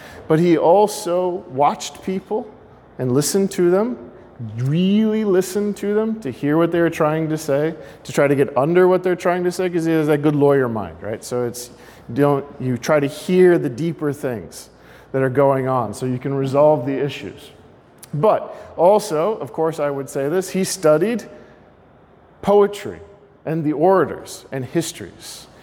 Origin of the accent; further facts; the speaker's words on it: the South, United States; I grew up in the South, so you get this on your street corners.